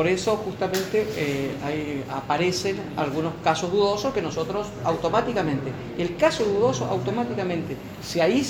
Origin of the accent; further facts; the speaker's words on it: San Pedro, Misiones, Argentina; ustedes no se olviden que yo vengo de San Pedro, nosotros sabemos muchas veces quiénes son los que van y vienen a Brasil todos los días